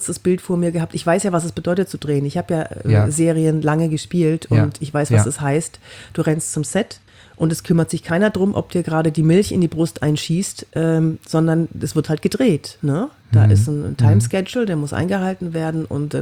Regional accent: Cologne, North Rhine-Westphalia, Germany; Und ich bin aus Köln.

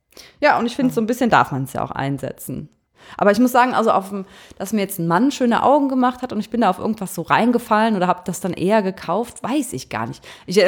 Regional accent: Rhineland-Palatinate, Germany; Wir kommen ja aus der Eifel. In der Nähe ist der Nürburgring.

